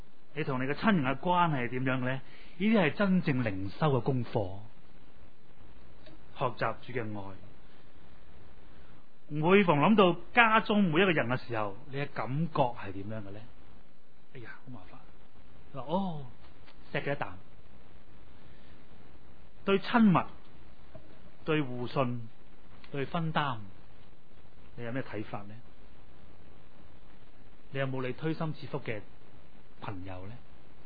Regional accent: Ma On Shan, New Territories, Hong Kong; 咁咧去到石滩咧，我哋喺马鞍山长大，佢哋都喺马鞍山长大嘅。

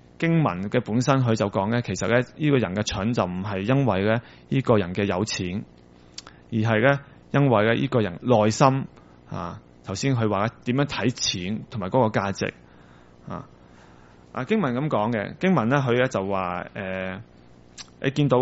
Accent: Hong Kong; 我們香港人包括我在外

